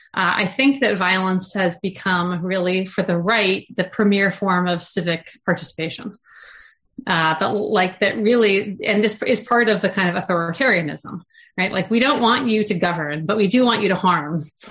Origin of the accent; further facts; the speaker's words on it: South Dakota, United States; I grew up in South Dakota in like an absolute gun owning home